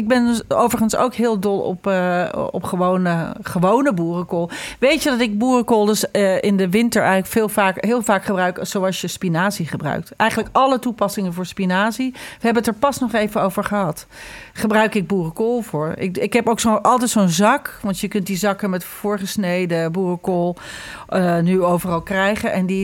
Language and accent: Dutch; Ireland; now in Netherlands; ik groeide natuurlijk op in Ierland met Halloween.